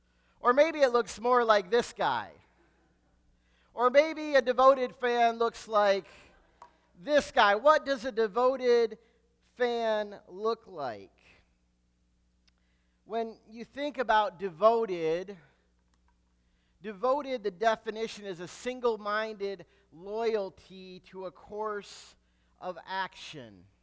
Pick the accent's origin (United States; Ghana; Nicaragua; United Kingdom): United States; Michigan; I come from Michigan. We don't have much claim to anything sports.